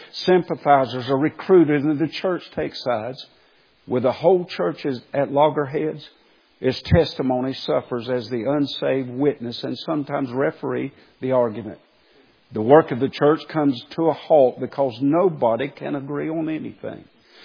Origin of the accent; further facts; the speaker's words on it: Waycross, Georgia, United States; We're both from Waycross, and while we were still living in Waycross, there was a certain church.